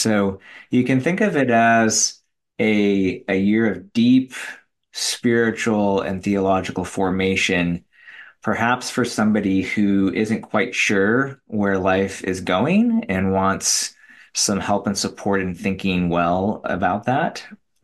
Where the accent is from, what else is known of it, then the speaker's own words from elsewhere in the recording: Rochester, New York, United States; born there; But no, I was born in Rochester and my family's all from Western New York originally. Didn't really grow up there much, but still holding on to that, still rooting on our Bills.